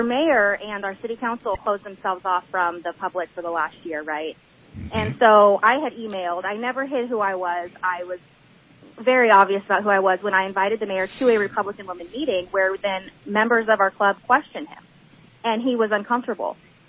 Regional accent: United States; It's been in the name of myself as an American and my job to uphold my politicians accountable.

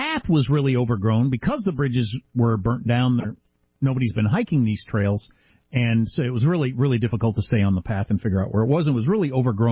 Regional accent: Midwest, United States; I mean, I'm from the Midwest.

